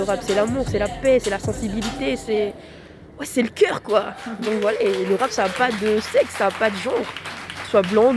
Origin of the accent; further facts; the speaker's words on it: Caen, Normandy, France; je suis rappeuse chanteuse et je viens de Caen. J'ai 23 ans